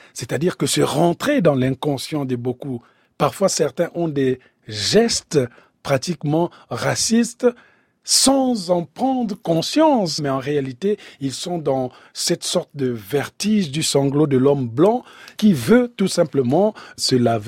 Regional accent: Republic of the Congo; quand j'étais petit au Congo-Brazzaville

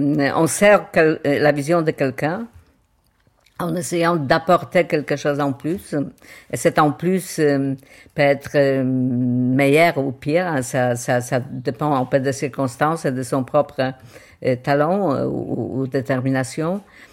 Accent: Warsaw, Masovian Voivodeship, Poland; j'avais tout de suite les souvenirs de mon enfance à Varsovie

